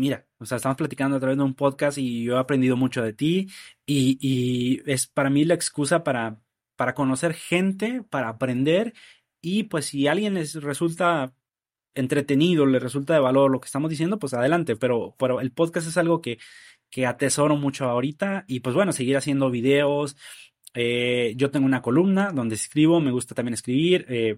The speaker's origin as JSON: {"language": "Spanish", "town": "Nuevo Laredo", "region": "Tamaulipas", "country": "Mexico", "tie": "born or raised there", "said": "Hace unas semanas di una plática de mi ciudad natal, Nuevo Laredo, soy de allá"}